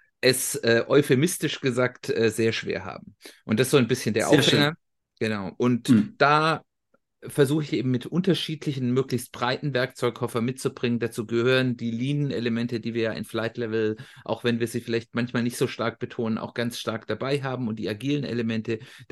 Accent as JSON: {"language": "German", "region": "Hesse", "country": "Germany", "said": "Und ich komme aus dem Umland von Frankfurt. Ich habe lange in Frankfurt gelebt und jetzt seit schon über 10 Jahren sind wir jetzt in den Speckgürtel, wie man ja so schön sagt, gezogen, in die schöne Wetterau"}